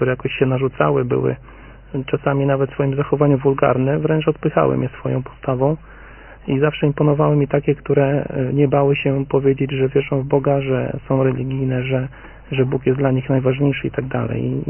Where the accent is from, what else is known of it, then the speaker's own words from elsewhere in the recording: Ostrołęka, Masovian Voivodeship, Poland; żona jest w Kielcach, ja jestem z Ostrołęki, więc ponad 300 km odległości.